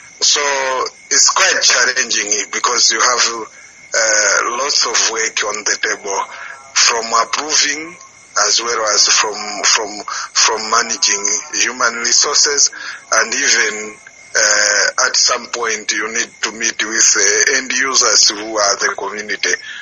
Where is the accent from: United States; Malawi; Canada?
Malawi; I'm from Malawi.